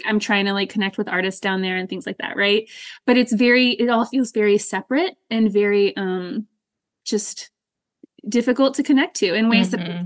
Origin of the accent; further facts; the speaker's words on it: Atlanta, Georgia, United States; moved away as an adult; now in High Springs, United States; I grew up in Atlanta. I attended grad school in Atlanta. I built an art career and a community in Atlanta for myself. But then when I left grad school, my husband and I decided to move to Florida.